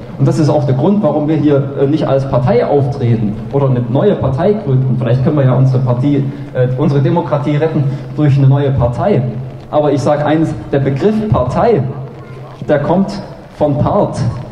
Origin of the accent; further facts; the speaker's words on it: Germany; born there; Also ich bin in der DDR geboren, ja? Ich kenne mich da ein bisschen aus.